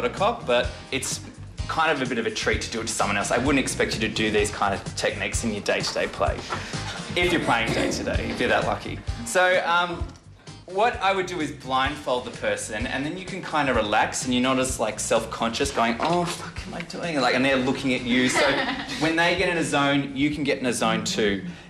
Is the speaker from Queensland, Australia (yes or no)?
no; Albury-Wodonga, New South Wales, Australia; so the reason I have that name is that I grew up in Albury-Wodonga. So mum's from Albury and dad's the Dong.